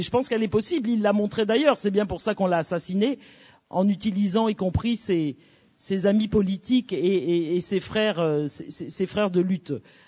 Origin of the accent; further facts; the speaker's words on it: Cameroon; chez nous au Cameroun